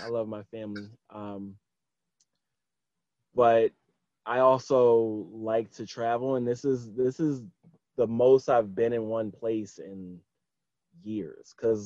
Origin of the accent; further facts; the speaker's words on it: Philadelphia, Pennsylvania, United States; and I'm a Sixers fan because I'm from Philly.